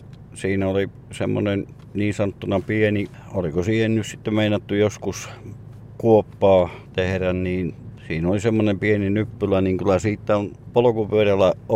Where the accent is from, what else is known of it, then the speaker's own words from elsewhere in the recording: Jalasjärvi, South Ostrobothnia, Finland; also born or lived in Sweden; sitten me asuttiin siitä jonkun aikaa Ruottis ja sitten me tultiin takaisin Ruottista ja täällä on käynyt ensimmäisen vuoden kouluakin.